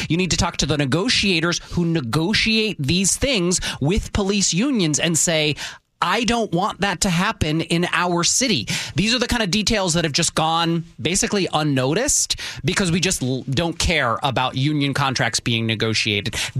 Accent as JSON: {"language": "English", "town": "Port Orchard", "region": "Washington", "country": "United States", "tie": "born or raised there", "said": "I grew up in Port Orchard. Tacoma was our big city that I would go."}